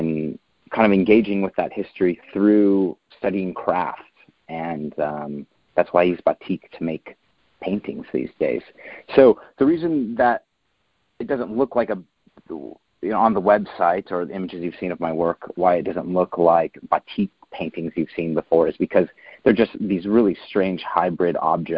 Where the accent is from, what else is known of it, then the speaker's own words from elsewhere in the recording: California, United States; So I grew up in Southern California as just a normal suburban middle-class kid.